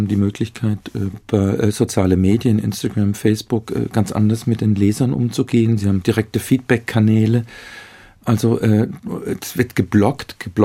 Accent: Switzerland; Ich bin in der Nähe von Basel aufgewachsen

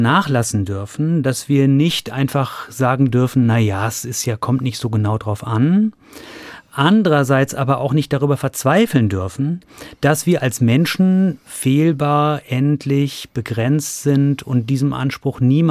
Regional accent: North Rhine-Westphalia, Germany; Ich bin Sauerländer. Ich habe auch immer noch einen Bezug in meine Heimat. Meine Eltern leben dort noch.

